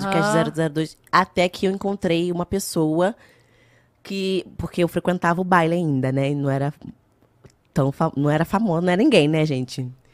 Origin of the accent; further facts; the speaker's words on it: Rio de Janeiro, Brazil; o Morro do São João, no qual eu fui criada, era ali perto de Vila Isabel, que já era próximo do Salgueiro.